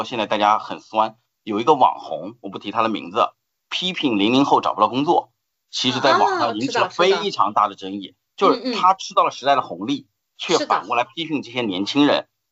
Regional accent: China; 不要再学会计、律师、医生这种我们中国人不能够学的专业了

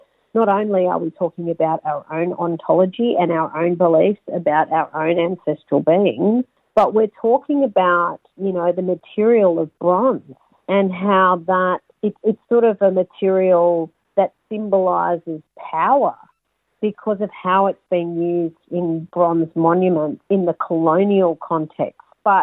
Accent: Sydney, New South Wales, Australia; that has been our experience as urban Aboriginal people who have a traditional connection to Sydney.

